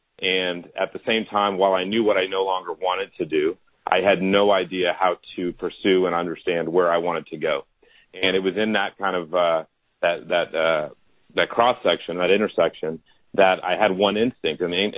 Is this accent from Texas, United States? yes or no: yes; Dallas, Texas, United States; So I grew up in Dallas, Texas.